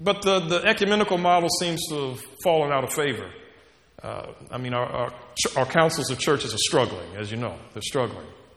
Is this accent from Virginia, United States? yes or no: no; Indianapolis, Indiana, United States; also born or lived in East Coast; born and raised in Indianapolis, and went back to Indianapolis after spending a long time on the East Coast